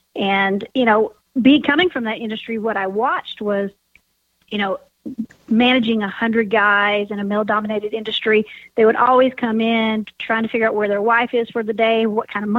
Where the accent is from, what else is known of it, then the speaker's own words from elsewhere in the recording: Texas, United States; growing up in Texas, you just didn't really realize how diverse it was until you get somewhere different that has so much diversity out there.